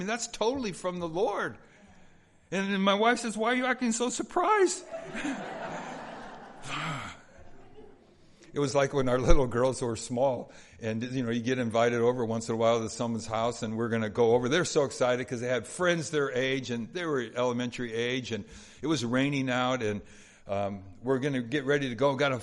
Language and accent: English; Los Angeles, California, United States; But when my dad passed away in 2010, we grew up in Southeast LA, so they sold the house